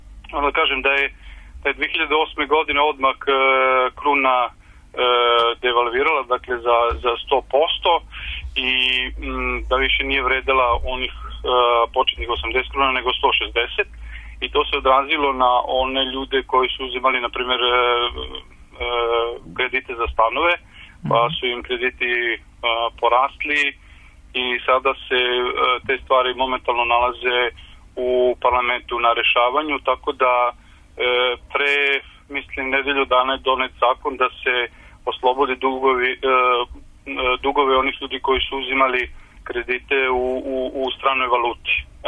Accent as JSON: {"language": "Serbian", "country": "Serbia", "moved": "yes", "said": "Ja kao Srbin"}